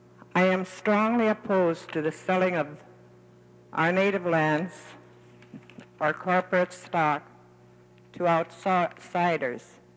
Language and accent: English; Kotzebue, Alaska, United States; And I'm a lifelong native resident of Kotzebue, Alaska.